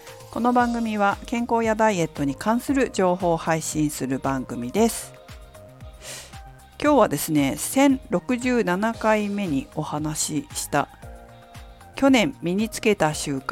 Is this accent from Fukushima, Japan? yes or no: yes; Fukushima, Japan; 私の実家は福島で果物農家をやってるんですけど、